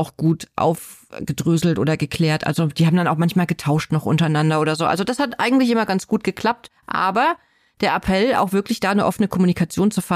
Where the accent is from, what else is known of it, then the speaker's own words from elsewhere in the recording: Bavaria, Germany; Aber zumindest bei uns in Bayern war es ein Feiertag.